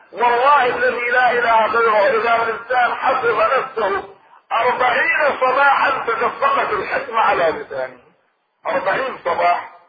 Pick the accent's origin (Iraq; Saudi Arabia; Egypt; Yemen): Iraq; سبع أئمة عندنا في العراق